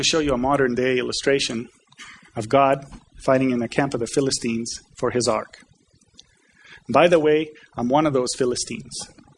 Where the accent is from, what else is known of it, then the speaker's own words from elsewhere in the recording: Canada; Now, don't hold it against me as a Canadian for putting it up here.